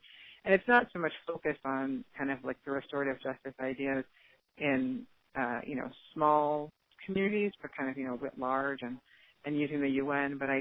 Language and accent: English; New York City, New York, United States; I'm from New York City. New York City feels pretty far away from Mogadishu.